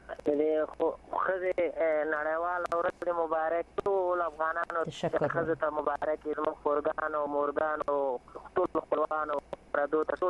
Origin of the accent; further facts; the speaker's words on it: Afghanistan; زه یو افغان یم او مسلمان یم